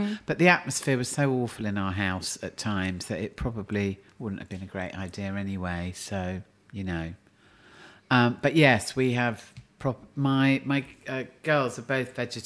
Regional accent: Clapham, London, United Kingdom; born there; No, I was born in Clapham, actually.

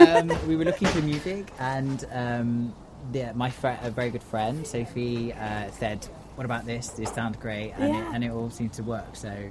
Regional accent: Chichester, South East England, United Kingdom; I'm from Chichester in West Sussex, right on the coast.

